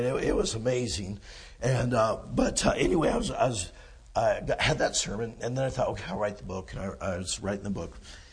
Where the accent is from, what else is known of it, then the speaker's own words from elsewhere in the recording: California, United States; I mean, back in my hometown in California there, my dad was the principal of the school, and he was there many, many years.